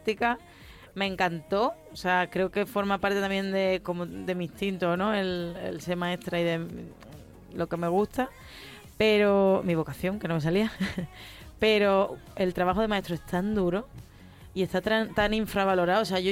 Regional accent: San Fernando, Andalusia, Spain; now in Madrid, Spain; De San Fernando, de Cádiz.

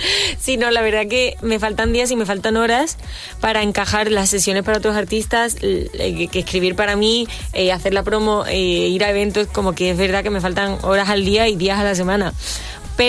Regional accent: Cádiz, Andalusia, Spain; Y yo soy de Cádiz

